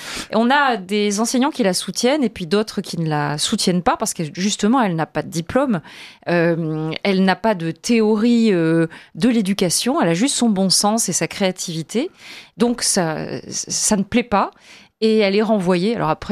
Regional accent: Le Puy-en-Velay, Auvergne-Rhône-Alpes, France; moi, je n'ai pas vécu du tout au Maroc. Hein, je suis auvergnate et je suis originaire du Puy-en-Velay

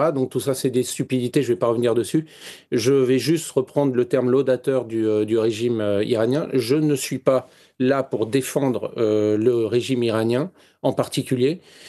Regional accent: France; now in Russia; J'habite en Russie, je suis français

